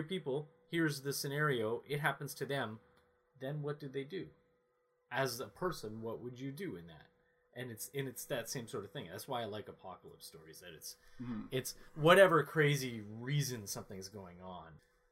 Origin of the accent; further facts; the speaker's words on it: Canada; We're Canadian, we don't do that.